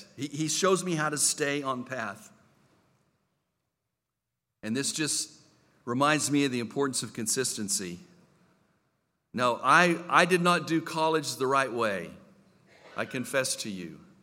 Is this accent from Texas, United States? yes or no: yes; El Paso, Texas, United States; I grew up in El Paso on the border. It's all about mañana.